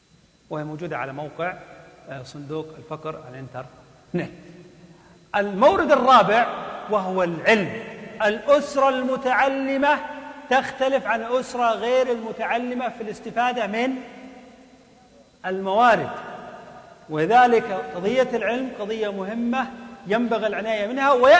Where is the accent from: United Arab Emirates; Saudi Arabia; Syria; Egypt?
Saudi Arabia; عندنا في السعودية